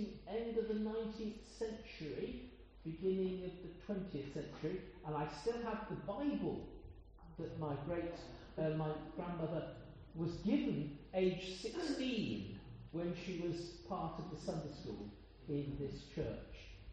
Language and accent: English; Coventry, West Midlands, United Kingdom; Born and brought up in Coventry.